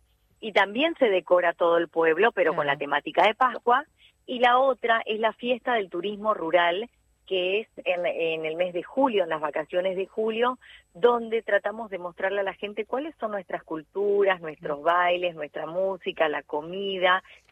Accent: Capiobí, Misiones, Argentina; also born or lived in Posadas; Sí, nací en la ciudad de Posadas, pero desde los 5 años estoy en Capiobí y estoy por cumplir 48.

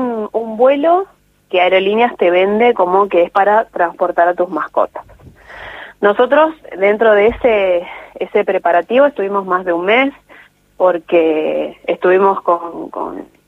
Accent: Chaco, Argentina; Yo me vine en el mes de junio, ya van a ser 4 meses que estoy acá. Mi pareja desde Chaco, nosotros somos de Chaco

